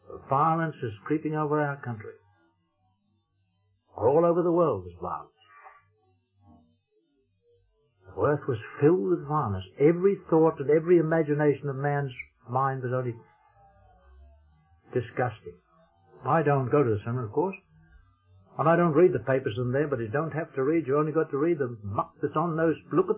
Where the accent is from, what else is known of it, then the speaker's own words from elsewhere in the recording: Australia; When I got back to Australia after 45 years, I'm an Australian.